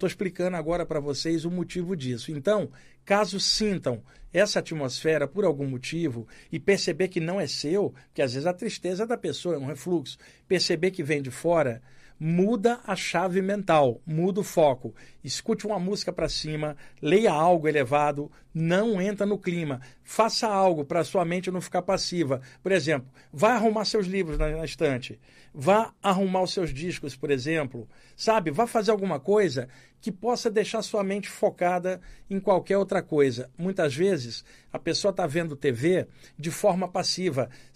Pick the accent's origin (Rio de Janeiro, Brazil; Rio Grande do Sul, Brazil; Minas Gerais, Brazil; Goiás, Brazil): Rio de Janeiro, Brazil; now in São Paulo, Brazil; Eu sou do Rio de Janeiro e eu moro aqui em São Paulo há 30 anos.